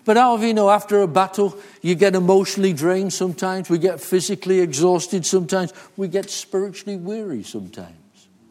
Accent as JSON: {"language": "English", "region": "Wales", "country": "United Kingdom", "tie": "born there", "said": "I was born in North Wales, so I learned to speak a little bit of Welsh when I was a young boy."}